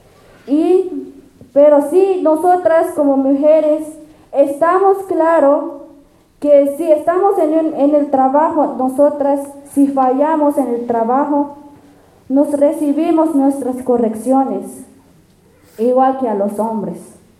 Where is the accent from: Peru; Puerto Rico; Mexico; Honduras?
Mexico; Oventic, Chiapas; vengo del Caracol 2 de Oventic, zona Altos de Chiapas.